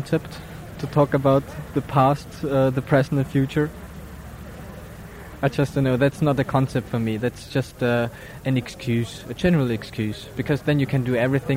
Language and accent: English; Vienna, Austria; I'm coming from Vienna just as a visitor to the Biennale.